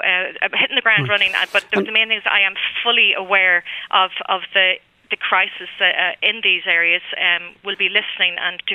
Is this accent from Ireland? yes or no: yes; Ireland; Our cultural and sporting life and our rich national language are all of what defines us as Irish and unique in the world